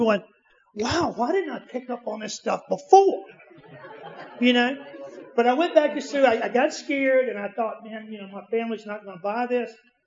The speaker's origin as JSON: {"language": "English", "town": "Danville", "region": "Virginia", "country": "United States", "said": "I'm from Danville, Virginia."}